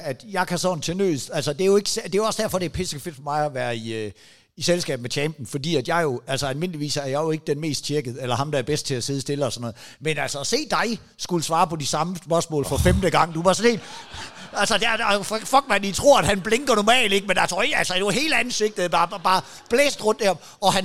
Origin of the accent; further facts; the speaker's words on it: Jutland, Denmark; jeg kommer fra Jylland, ikke?